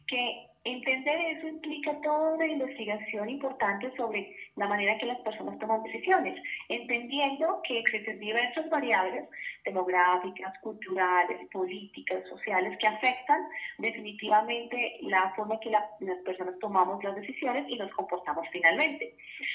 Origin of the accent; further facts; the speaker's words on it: Manizales, Caldas, Colombia; born there; En Manizales, de hecho nací en Manizales, en la ciudad de Manizales.